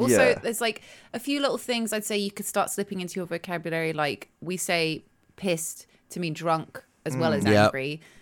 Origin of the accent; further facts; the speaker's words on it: United Kingdom; I'm from Britain